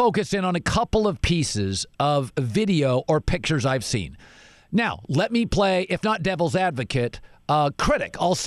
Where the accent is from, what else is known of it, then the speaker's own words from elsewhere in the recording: Nevada, United States; You know, when I grew up in Nevada, my early years in broadcasting, and there was Area 51.